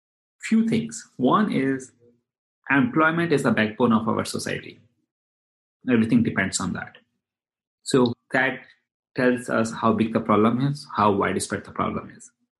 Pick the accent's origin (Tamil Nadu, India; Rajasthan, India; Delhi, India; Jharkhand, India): Delhi, India; moved away as an adult; now in United States; I grew up in India, in the northern part near New Delhi, came to US in 1998